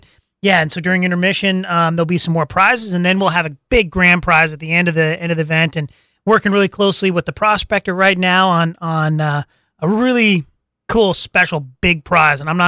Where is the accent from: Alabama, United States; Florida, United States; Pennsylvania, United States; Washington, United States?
Washington, United States; Spokane; No, we born and raised in Spokane, and it was an absolute mark that calendar whenever Banff was coming to town.